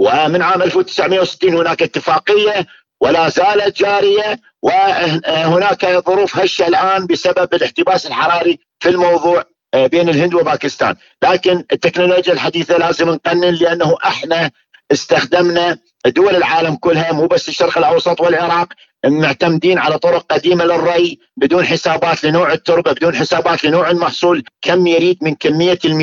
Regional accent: Iraq; احنا عندنا بالعراق خط مطري

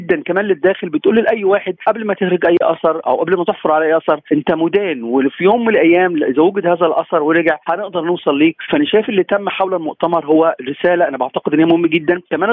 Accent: Egypt; احنا عندنا في مصر كان 1912 كان عندنا اثار خرجت

